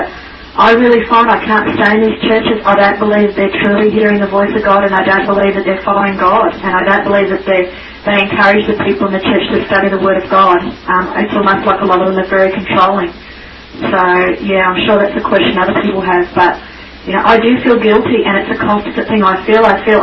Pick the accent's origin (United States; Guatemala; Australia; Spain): Australia; I sort of said it in the room, but I just wanted to get up and talk on the mic because I'm an Aussie